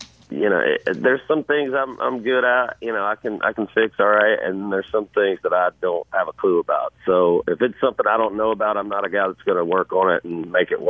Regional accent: Georgia, United States; I walked into a tattoo shop in my hometown in Georgia.

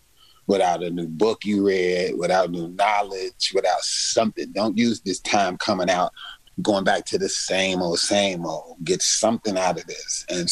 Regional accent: Chicago, Illinois, United States; I'm from Chicago, so I'm a house head.

